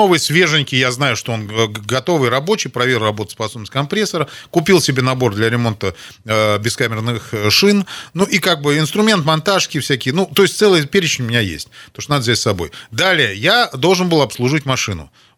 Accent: Moscow, Russia; в них указан знак московского региона, потому что я же из Москвы.

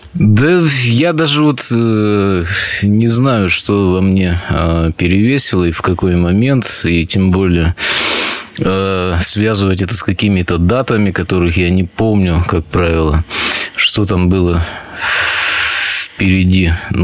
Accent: Perm, Perm Krai, Russia; born there; Я родился в Перми, Коноваловские пашни, Садовый теперь.

